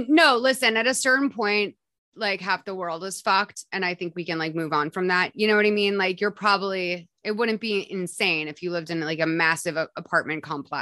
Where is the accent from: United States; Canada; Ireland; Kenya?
Ireland; Marissa, I am Irish. Thank you for acknowledging.